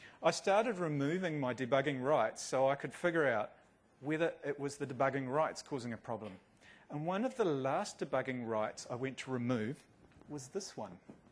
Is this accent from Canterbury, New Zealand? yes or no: yes; Christchurch, Canterbury, New Zealand; So, bringing it all together, I'm from Christchurch.